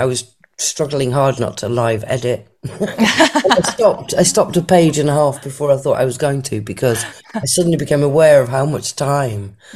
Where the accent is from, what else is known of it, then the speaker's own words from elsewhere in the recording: North West England, United Kingdom; I'm 56 years old. I'm from Lancashire in the northwest of England.